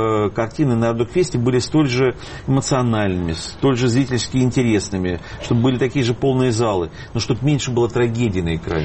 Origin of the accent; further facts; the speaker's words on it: Russia; Но я россиянин